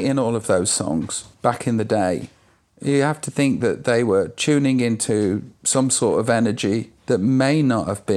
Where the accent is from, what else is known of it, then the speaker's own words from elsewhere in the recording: Stoke-on-Trent, West Midlands, United Kingdom; I'm from Stoke-on-Trent in England.